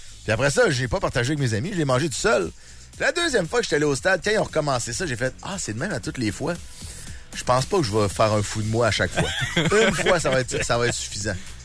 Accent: Lévis, Quebec, Canada; on m'écœure parce que je viens de Lévis

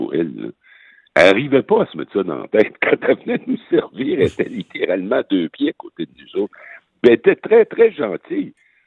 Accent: Rimouski, Quebec, Canada; moi, je viens de Rimouski, il n'y a pas un cas à Rimouski

